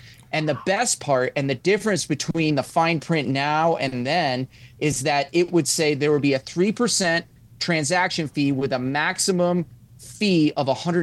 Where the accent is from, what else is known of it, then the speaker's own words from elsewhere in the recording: Boston, Massachusetts, United States; and I'm originally from Boston